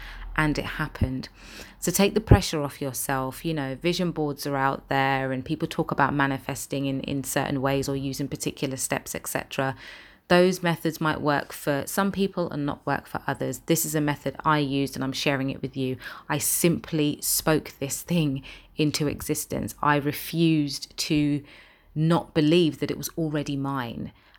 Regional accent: London, United Kingdom; I'm a presenter from London with a passion for inspiring others.

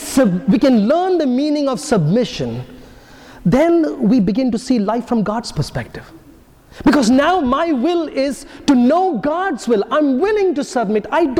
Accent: India; So, for example, as an Indian, I would love to drive on the left side of the street, but I don't.

